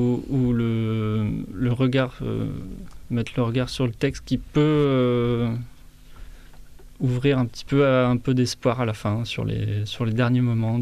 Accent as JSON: {"language": "French", "country": "France", "said": "c'est peut-être sûrement parce qu'on est français"}